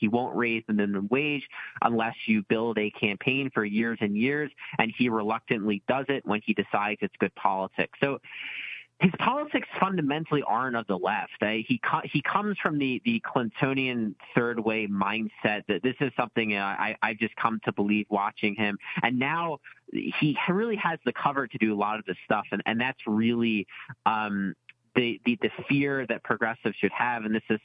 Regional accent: New York, United States; my personal fear as a New Yorker is Cuomo is going to use this crisis to drive a severe austerity budget down the throats of New Yorkers.

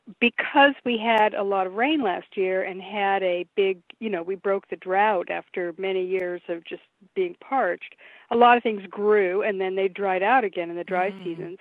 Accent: California, United States; I can't help but take it personally as a Californian.

